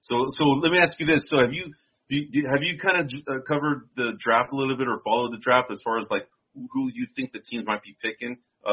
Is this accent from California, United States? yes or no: yes; San Francisco, California, United States; So both of my parents are from El Salvador, okay? So born and raised in San Francisco, right? And there's a lot of Salvadorians in San Francisco.